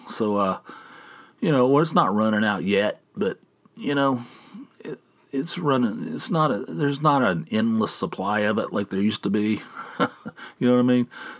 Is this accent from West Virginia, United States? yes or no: yes; West Virginia, United States; how do I know, growing up in West Virginia, that's the proper way of saying it?